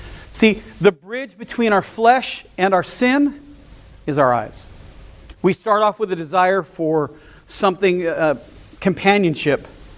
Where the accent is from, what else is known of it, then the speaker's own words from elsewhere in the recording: Los Angeles, California, United States; I grew up in South Central LA. I saw at least two dead people by the time I was 13.